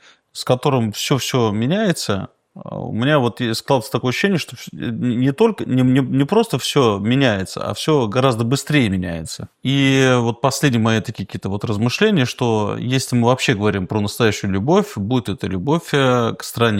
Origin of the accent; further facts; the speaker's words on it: Moscow, Russia; Я коренной москвич.